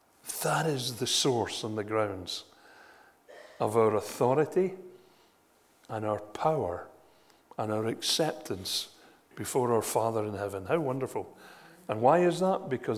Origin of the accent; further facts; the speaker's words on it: Hamilton, Scotland, United Kingdom; He was a Baptist pastor in Hamilton, my hometown, and I went to his church for a while when I was in my teens.